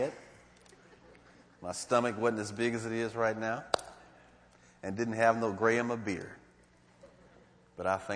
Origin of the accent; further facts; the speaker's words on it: Cleveland, Ohio, United States; I grew up on Miles Avenue in Cleveland, Ohio. And that part of town was known for car thieves.